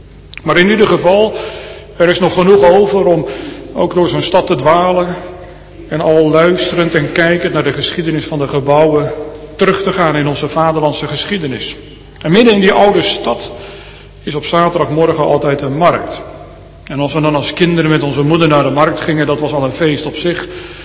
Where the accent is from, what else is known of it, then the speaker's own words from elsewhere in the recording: Harderwijk, Gelderland, Netherlands; Opgegroeid in Harderwijk, met een monumentale binnenstad, niet meer compleet.